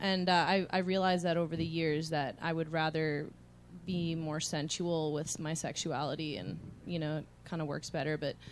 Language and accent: English; New York, United States; now in West Coast, United States; Originally from Long Island.